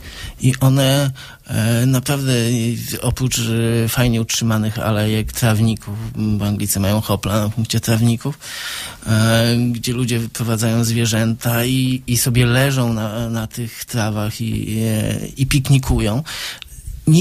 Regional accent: Zielona Góra, Lubusz Voivodeship, Poland; Ja jako zielonogórzanin z urodzenia i dziecko, które kończyło tę podstawówkę.

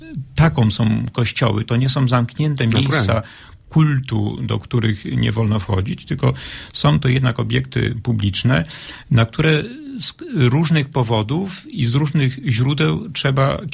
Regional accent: Gubin, Lubusz Voivodeship, Poland; w Gubinie, z którego pochodzę, byłem jednym z lepszych piłkarzy

